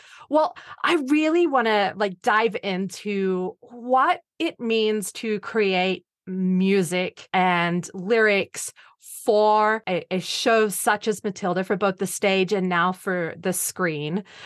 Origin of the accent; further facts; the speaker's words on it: Australia; We're both Australian.